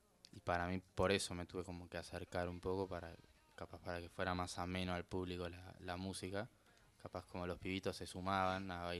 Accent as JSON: {"language": "Spanish", "region": "Buenos Aires", "country": "Argentina", "said": "Obviamente, como todo porteño, donde me fui fue al sur."}